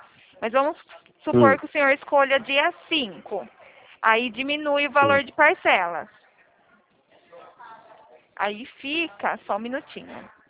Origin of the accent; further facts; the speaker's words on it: Araras, São Paulo, Brazil; Sou daqui de Araras mesmo